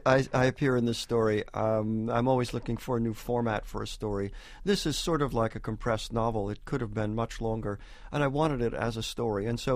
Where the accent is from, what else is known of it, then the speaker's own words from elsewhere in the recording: Peekskill, New York, United States; I grew up in Peekskill